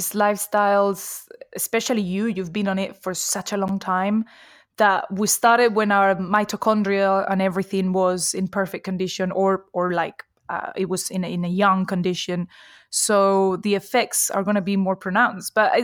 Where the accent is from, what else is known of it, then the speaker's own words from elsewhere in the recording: Colombia; also born or lived in Spain; as you said. I'm a nutritional therapist. I was born in Colombia, raised between Colombia and Spain. And this is something that many people like Spanish speakers notice with me, that I've got a very strange accent when I speak Spanish.